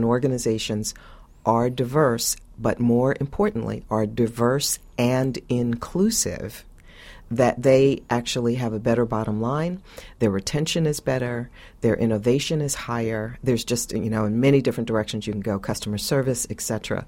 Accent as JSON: {"language": "English", "region": "Northeast", "country": "United States", "said": "I may be different because I'm from the Northeast. I now live in the South"}